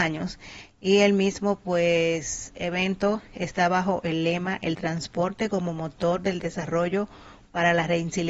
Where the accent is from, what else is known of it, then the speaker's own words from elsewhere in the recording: Dominican Republic; eso nos dice mucho como dominicanos